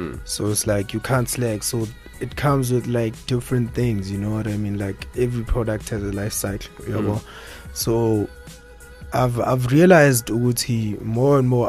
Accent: Nkandla, KwaZulu-Natal, South Africa; English is a second language; I'm from Ezlaleni, Nkandla, you know. I'm from Nkandla.

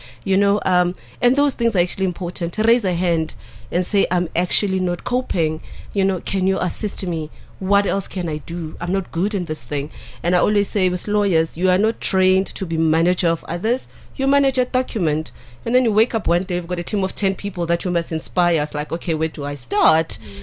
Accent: Soweto, Gauteng, South Africa; I grew up in Soweto. I grew up as Zola. And I know many people, when they meet me, they never believe that I grew up as Zola, but I did. And I grew up in a family of 8 children. I'm one of the 8 with a single mom.

